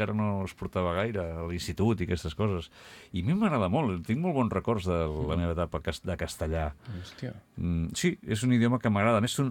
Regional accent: Martorell, Catalonia, Spain; jo em vaig criar a Martorell, bueno, tu vaig tenir a Barcelona, a Martorell

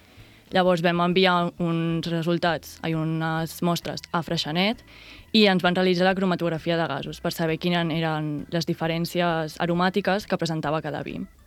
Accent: Sant Sadurní d'Anoia, Catalonia, Spain; jo vinc de Sant Sadurní d'Anoia

